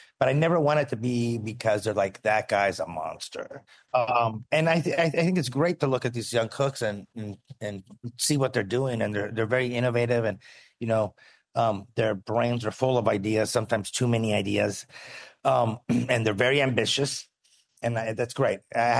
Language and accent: English; Venezuela; It reminded me a lot of growing up in Venezuela.